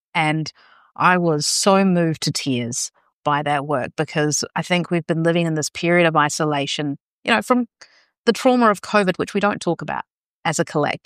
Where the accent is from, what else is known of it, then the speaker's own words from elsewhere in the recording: New Zealand; now in Australia; I'm a migrant myself to Australia, but then I'm a New Zealander originally.